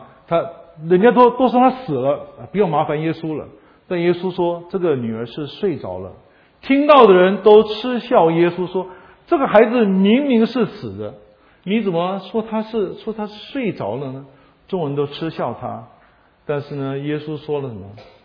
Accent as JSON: {"language": "Chinese", "country": "China", "said": "我们中国人对死亡也常说这是个睡眠"}